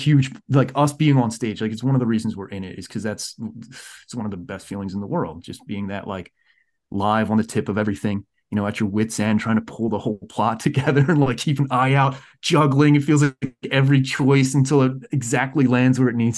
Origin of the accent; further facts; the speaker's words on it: Philadelphia, Pennsylvania, United States; Like I have a home and a family and two beautiful children here. Like I'm a Philadelphian, right?